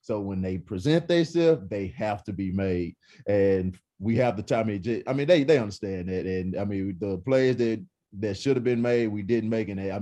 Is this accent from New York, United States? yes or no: no; Texas, United States; I'm from East Texas, and I see it.